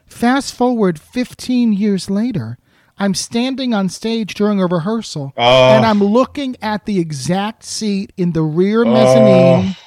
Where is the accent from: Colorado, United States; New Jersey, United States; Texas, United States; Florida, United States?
New Jersey, United States; also born or lived in New York; I grew up in Jersey, so I used to take the PATH training as a kid and just go walk around the Broadway district and look at the theaters at the pictures.